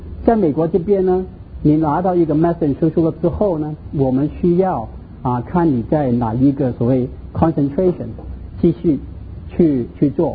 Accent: Hong Kong; Chinese is a second language; 我是从香港过来，所以你听到我的国语都是怪怪的哈。

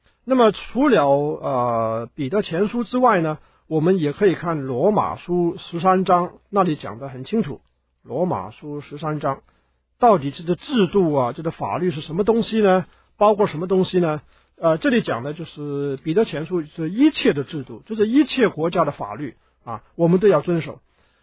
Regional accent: China; 这个是我们中国人的个性里面的一部分啊。

